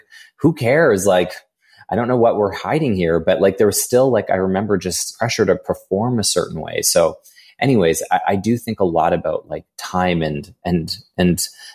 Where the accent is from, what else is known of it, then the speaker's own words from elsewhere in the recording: Edmonton, Alberta, Canada; born there; I was born in Edmonton. And then the second thing I wrote was I was born in 1981.